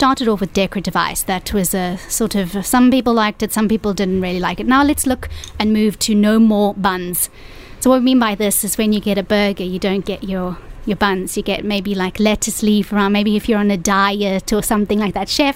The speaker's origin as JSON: {"language": "English", "country": "South Africa", "said": "I'm South African, so we call it a braai."}